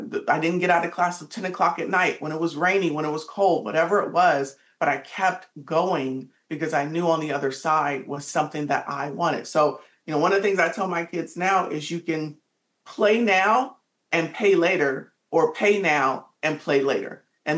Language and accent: English; Pasadena, California, United States; I grew up in Pasadena, the city of roses, and I grew up in a community mostly of concrete.